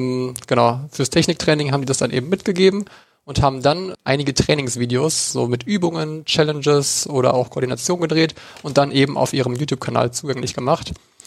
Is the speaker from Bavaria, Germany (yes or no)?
no; North Rhine-Westphalia, Germany; wir kommen aus NRW.